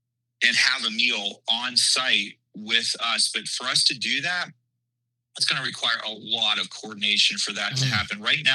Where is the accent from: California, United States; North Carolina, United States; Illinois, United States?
North Carolina, United States; also born or lived in Washington; Well, Nashville Tim, I grew up in North Carolina, and I didn't even know Washington State produced apples.